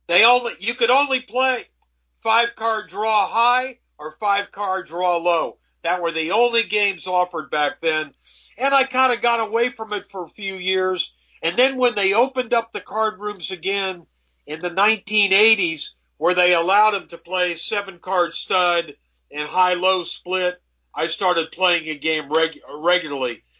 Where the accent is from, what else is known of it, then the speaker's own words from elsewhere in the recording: Dayton, Ohio, United States; A bunch of buddies of mine in Dayton, back where I grew up in Dayton, Ohio, poker was real popular with the kids.